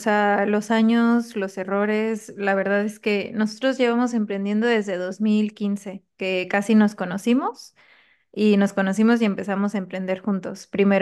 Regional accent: Mexico; yo por mi parte pues soy mexicana, me encanta la comida, amo el mar.

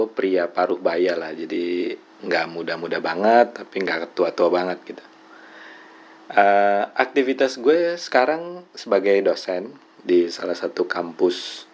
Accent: Tangerang, Banten, Indonesia; also born or lived in Jakarta; now in Bogor, Indonesia; Ya gue jadi asli Bugis. Cuma emang gue lahir di Jakarta, Jakarta Selatan gue lahir. Gue kecil gede di Tangerang. Dan sekarang gue tinggal di Bogor gitu. Jadi ya muter-muter lah.

